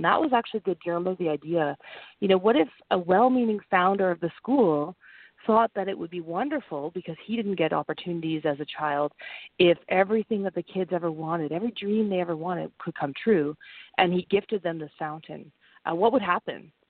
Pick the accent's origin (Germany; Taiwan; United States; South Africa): United States; New England; now in Canada; I actually grew up, I went to elementary school in New England, which is why the book is set there. So I am a Canadian and I live in Canada now.